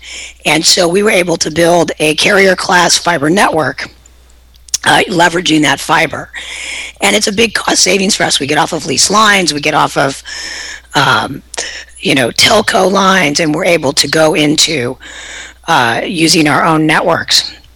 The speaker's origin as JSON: {"language": "English", "town": "San Francisco", "region": "California", "country": "United States", "tie": "born or raised there", "said": "I am from the Bayview area of San Francisco, born and raised, and I am about as street tough as they come"}